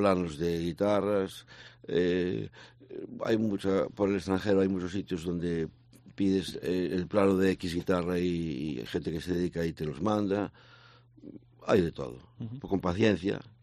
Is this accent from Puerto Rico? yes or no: no; Ferrol, Galicia, Spain; born there; De hecho, yo nací en el Puente de Caranza.